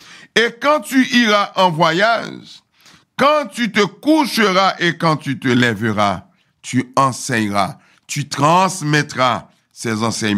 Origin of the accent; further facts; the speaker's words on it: Haiti; Moi, je viens d'Haïti, ça ne se dément pas.